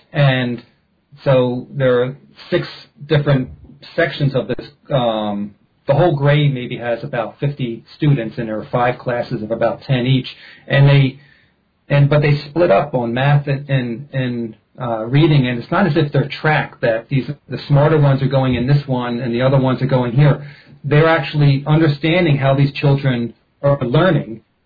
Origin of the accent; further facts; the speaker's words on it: Philadelphia, Pennsylvania, United States; I mean, I grew up in Philadelphia, and I knew some generations, you run into some bad friends.